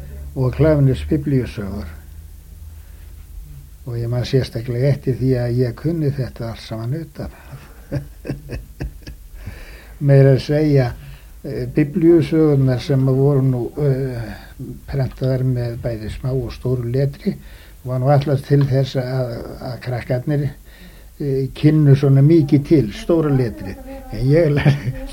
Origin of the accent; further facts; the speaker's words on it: Höfðabrekka, Southern Region, Iceland; Ég ólst upp á Höfðabrekku og var þar þangað til að árið sem ég 1907 þá flutti faðir minn í Víkur Kauptún og það var árið sem ég var fermdur.